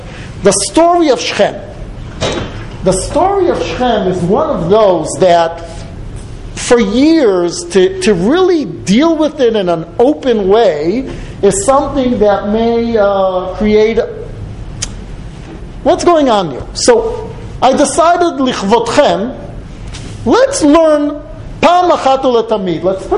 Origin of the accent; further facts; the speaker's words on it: Israel; English is a second language; And I remember being a young Israeli growing up in Israel when she said that.